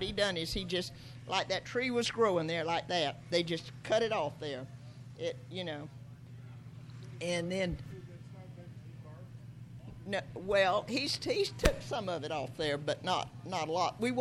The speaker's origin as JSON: {"language": "English", "region": "Florida", "country": "United States", "tie": "born or raised there", "said": "I'm from South Florida. I was born and raised in the same town my whole life."}